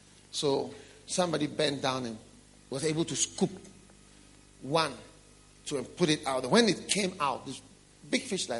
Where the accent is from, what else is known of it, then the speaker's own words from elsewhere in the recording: Switzerland; Because I'm from Switzerland too.